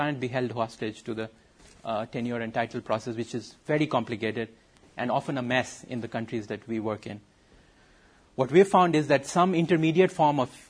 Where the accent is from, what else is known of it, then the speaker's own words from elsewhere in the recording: India; If you look at Mumbai, I come from India.